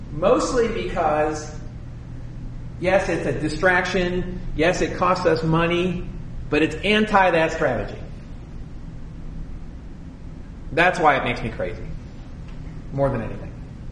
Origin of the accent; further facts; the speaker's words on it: Cincinnati, Ohio, United States; I grew up in Cincinnati. I know Southwest Ohio.